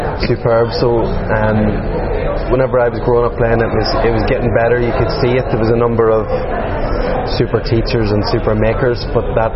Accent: Northern Ireland, United Kingdom; Yeah, I suppose, I'm from County Armagh originally.

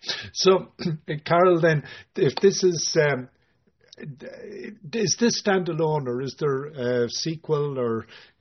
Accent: Ireland; I have the privilege of having been born, grown up, and being very familiar with being the Irish perspective

